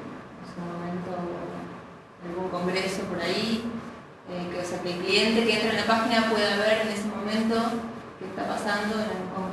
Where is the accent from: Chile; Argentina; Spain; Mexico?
Argentina; Neuquén; soy de Neuquén, que es una provincia de Capatamá, en Argentina